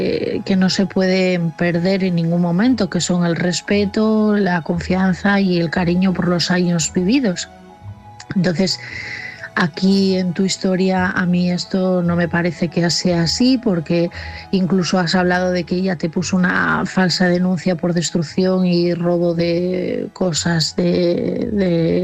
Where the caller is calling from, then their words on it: Asturias, Spain; de Asturias